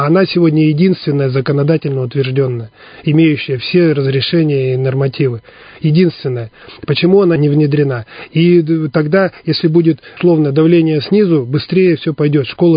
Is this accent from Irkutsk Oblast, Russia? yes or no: yes; Irkutsk, Irkutsk Oblast, Russia; Да, Иркутск мой родной город, я его люблю.